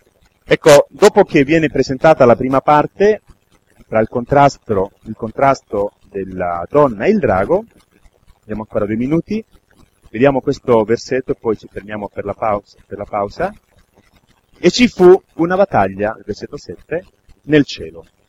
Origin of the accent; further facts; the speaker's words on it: Spain; Italian is a second language; sono spagnolo, io ho vissuto da piccolo anche la dittatura di Franco, è morto quando io sono entrato all'università